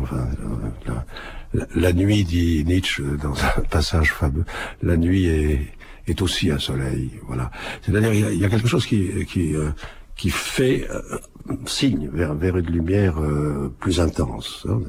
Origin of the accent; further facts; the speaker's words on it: Bordeaux, Nouvelle-Aquitaine, France; born there; je suis né à Bordeaux, puis j'ai eu beaucoup de déplacements dans des ports, pas seulement français, mais européens, dont Venise, par exemple.